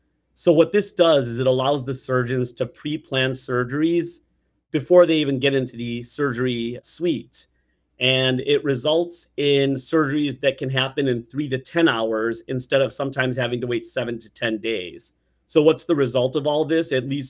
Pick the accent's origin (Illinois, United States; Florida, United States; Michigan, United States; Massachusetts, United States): Illinois, United States; Chicago; I was born and raised in Chicagoland, and a lot of my colleagues trained around here.